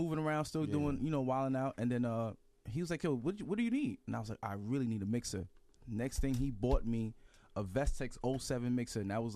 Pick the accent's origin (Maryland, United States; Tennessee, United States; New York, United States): New York, United States; No, I'm from Harlem.